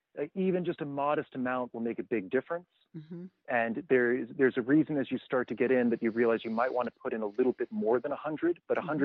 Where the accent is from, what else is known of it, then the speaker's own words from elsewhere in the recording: New York City, New York, United States; I mean, I'm a New Yorker, right? You boil it down, I'm born in Manhattan, and it's just the nature of that island.